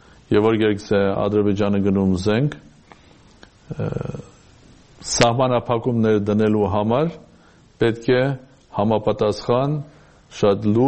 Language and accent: Armenian; Armenia; born there; moved away; ես հայաստանցի եմ, որ ծնված լինելով Հայաստանում իր կյանքի հավանաբար կեսը ապրել եմ դրսում։ Եվ ոչ միայն որպես պետական պաշտոնյա, այսինքն դեսպան, այլ նաև որպես ազատ մարդ։ Այսինքն ինչ որ իմաստով ես Սփյուռքում ապրող հայաստանցի եմ